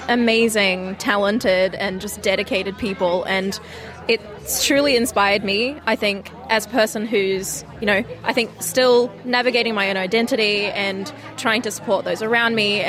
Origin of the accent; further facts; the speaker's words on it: Townsville, Queensland, Australia; now in Sydney, Australia; I'm …, but I'm born and raised on Bindle and Woolgarookaba land up in Townsville in far north Queensland.